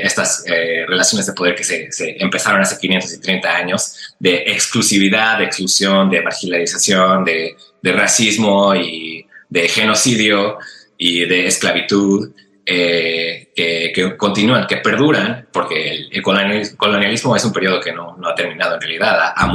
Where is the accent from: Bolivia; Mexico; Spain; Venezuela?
Mexico; now in United States; yo soy un inmigrante mexicano que ha vivido en Estados Unidos muchos años y he cruzado muchas veces la frontera con Estados Unidos.